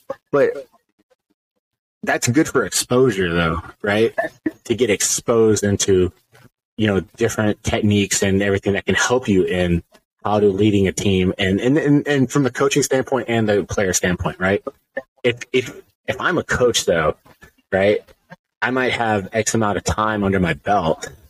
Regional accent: Texas, United States; I'm from Texas. I'm Italian, you know.

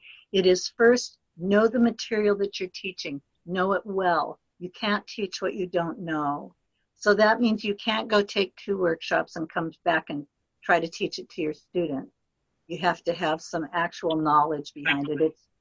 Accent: Kittery, Maine, United States; now in Spokane, United States; I now live in Spokane, Washington. I'm originally from Kittery, Maine, so I'm a long way from my real home, but I've lived here a long time now.

